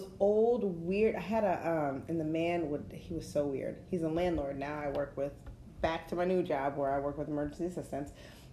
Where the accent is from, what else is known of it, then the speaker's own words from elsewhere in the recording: New England, United States; Listen, I'm from New England. I still don't eat that mess.